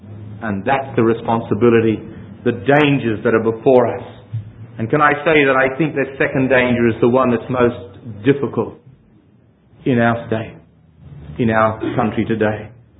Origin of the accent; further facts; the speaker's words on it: Elizabeth, South Australia, Australia; they don't speak with our accent anymore, remembering that we're from Elizabeth and we had a lot of people there with these very peculiar, you know, accents from the old land